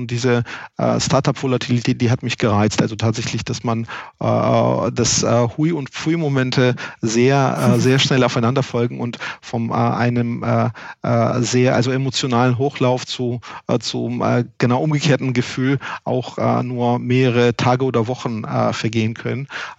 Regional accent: Georgia; moved away as an adult; now in Germany; Ich habe einen Migrationshintergrund, also bin aus Georgien irgendwann 1995 zur Promotion nach Deutschland gekommen

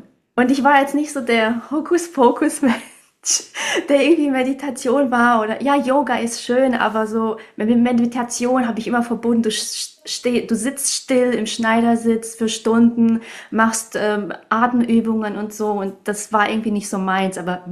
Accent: Romania; moved away; Ich komme ja aus Rumänien, also ich bin in Rumänien aufgewachsen

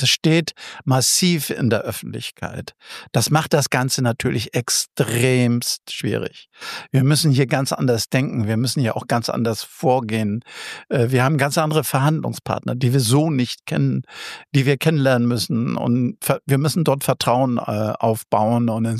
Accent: Hamburg, Germany; wir sollten uns schon bemühen als Hamburger

